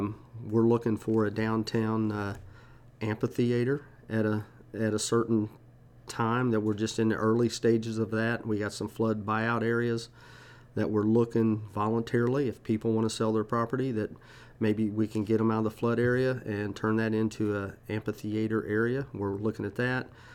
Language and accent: English; Franklin, United States; I grew up in Franklin. I was born here, and just real proud of what's going on here in our city.